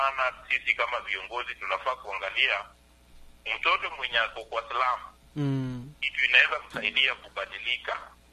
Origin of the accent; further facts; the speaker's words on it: Nairobi, Kenya; mimi ni kijana mwenye amelewa hapo Ngomongo, nimezaliwa na kulewa hapo Ngomongo Korogosho.